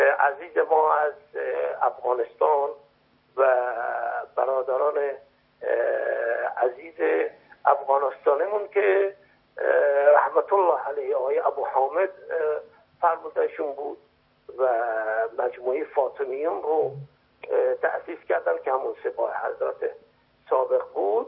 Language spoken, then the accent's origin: Persian; Iran; also born or lived in Iraq; که من هم ایرانی هستم، همی که بالاخره در عراق دنیا اومدم و طلبه نجف بودم